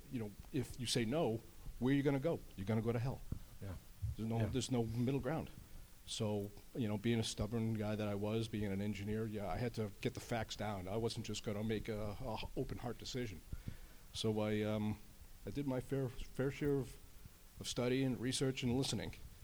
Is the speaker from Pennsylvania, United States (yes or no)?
no; Massachusetts, United States; now in New Hampshire, United States; We're originally from Massachusetts. That's where we grew up. And then when we got married, we moved to New Hampshire.